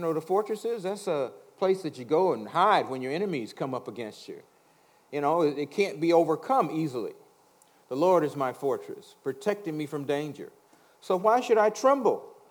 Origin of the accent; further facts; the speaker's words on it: the South, United States; Of course, I was brought up in the South and brought up in a Baptist church